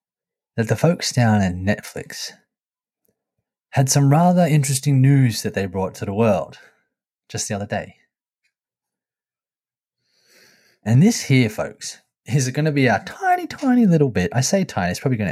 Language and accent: English; Australia; I'm an Australian